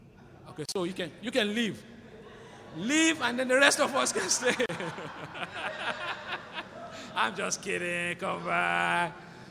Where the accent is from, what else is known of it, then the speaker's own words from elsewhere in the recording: Nigeria; I'm from Nigeria. I love my country. My family is back there.